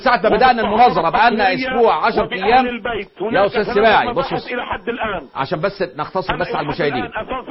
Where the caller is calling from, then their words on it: Algeria; من الجزائر، والله حاولت أن أتصل مرارا